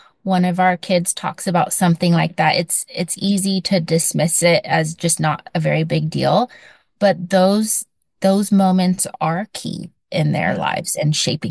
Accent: Maupin, Oregon, United States; also born or lived in The Dalles; Well, I was born in the Dalles, Oregon, and spent my first 5 years in a very tiny town, Maupin, on the Deschutes River.

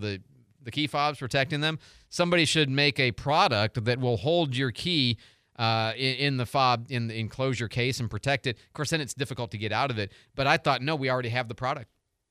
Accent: Pontiac, Michigan, United States; born there; also born or lived in Detroit; I was born in Pontiac, Michigan. My father was a pastor in Detroit. So lived there on Tideman in Detroit.

